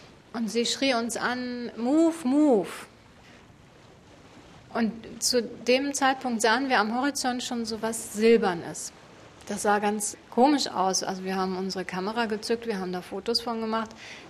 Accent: Münster, North Rhine-Westphalia, Germany; ich komme aus Münster-Gremmendorf und ich bin Journalistin von Beruf.

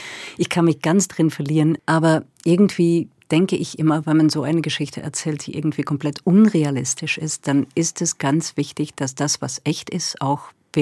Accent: Belgium; Wir haben bei uns in Belgien auch ein paar Schriftsteller, die dieses Genre mal gern betreiben.

